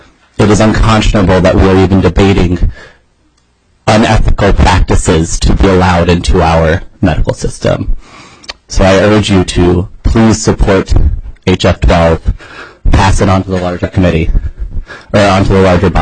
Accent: the South, United States; I grew up in the South in a very religious home, like Junior and others who have testified here.

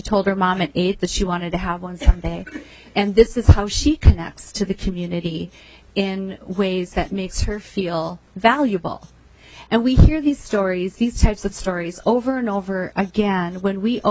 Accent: Duluth, Minnesota, United States; I am from the Duluth area.

